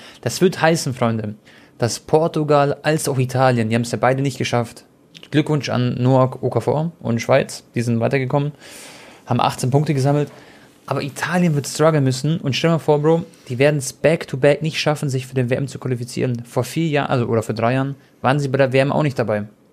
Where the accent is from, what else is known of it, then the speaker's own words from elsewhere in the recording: Croatia; Ihr wisst ja alle, ich bin Kroate